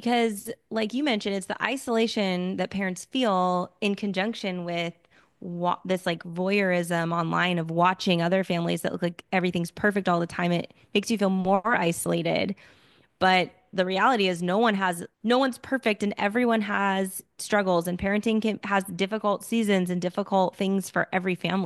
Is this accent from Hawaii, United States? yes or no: no; California, United States; I grew up in Southern California too, actually, and I went to school up in Northern California, and my husband's from here.